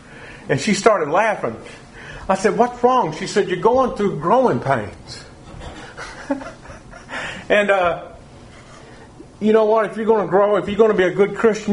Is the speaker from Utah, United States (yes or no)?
no; Texas, United States; Man, I'm from Texas. I can handle it.